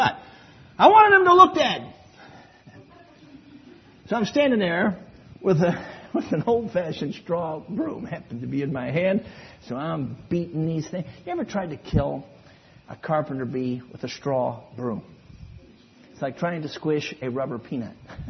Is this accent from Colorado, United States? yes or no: no; Chicago, Illinois, United States; I remember when we purchased a house in 2009 and out in the country, southern Michigan. I grew up in Chicago. I'm a city kid.